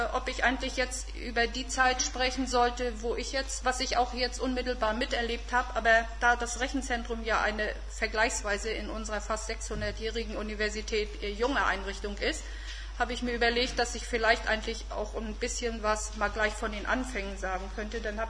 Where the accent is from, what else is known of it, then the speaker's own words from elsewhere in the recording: Warin, Mecklenburg-Vorpommern, Germany; born there; bin ich auch in Varin geboren und bin in Brühl zur Schule gegangen.